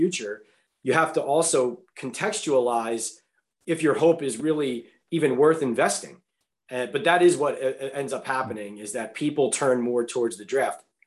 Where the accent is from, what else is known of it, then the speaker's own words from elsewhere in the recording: Philadelphia, Pennsylvania, United States; I'm from Philadelphia, and growing up in Philadelphia.